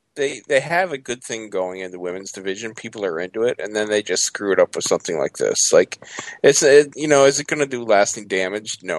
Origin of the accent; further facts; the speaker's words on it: Canada; This didn't embarrass me as a Canadian.